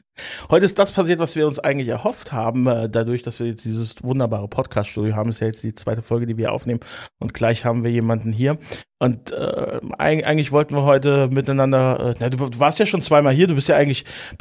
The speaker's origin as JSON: {"language": "German", "country": "Switzerland", "said": "Bei uns in der Schweiz heißt das einfach nur Haus."}